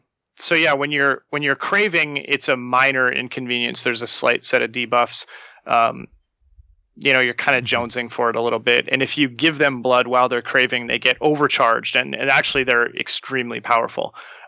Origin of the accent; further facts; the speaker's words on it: Yellowknife, Northwest Territories, Canada; Well, I grew up in Yellowknife, and in the summer, in the Northwest Territory in Canada